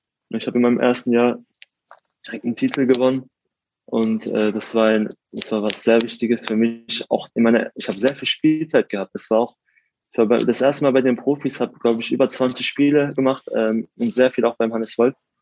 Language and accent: German; Karlsruhe, Baden-Württemberg, Germany; Aus Karlsruhe bin ich in der Südstadt aufgewachsen